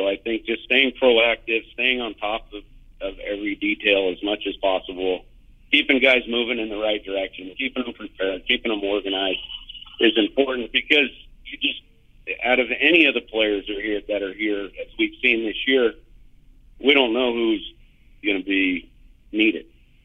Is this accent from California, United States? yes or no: yes; San Diego, California, United States; Fortunately, I grew up in San Diego.